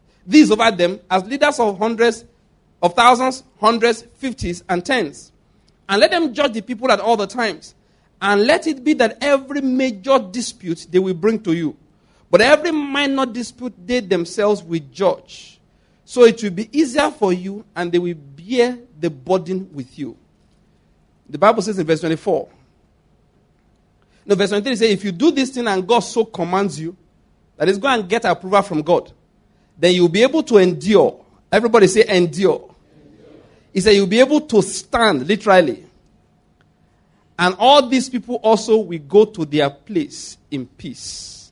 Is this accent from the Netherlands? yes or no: no; Owo, Ondo, Nigeria; also born or lived in Lagos; I was born in Owo in Ondo State, schooled in Ondo State